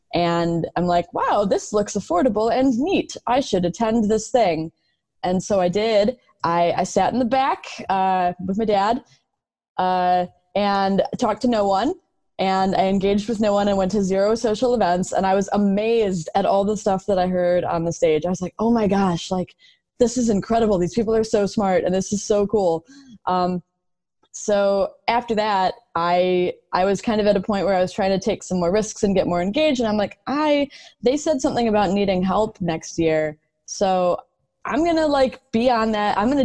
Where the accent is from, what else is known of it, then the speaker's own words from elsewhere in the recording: Chicago, Illinois, United States; now in Minneapolis, United States; because I'm originally from the Chicago area. WordPress actually led me to Minneapolis too